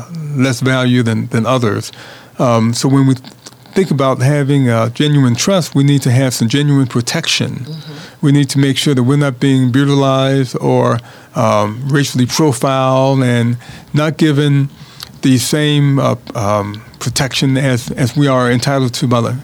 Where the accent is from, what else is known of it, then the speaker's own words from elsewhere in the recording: Chicago, Illinois, United States; I can tell you when I was growing up in Chicago, I was arrested several times just going home from work.